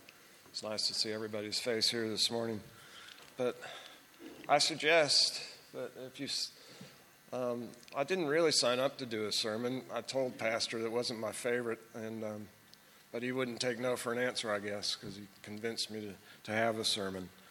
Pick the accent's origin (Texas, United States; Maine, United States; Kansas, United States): Kansas, United States; And I grew up in Kansas. I would take my journey starting as a little boy.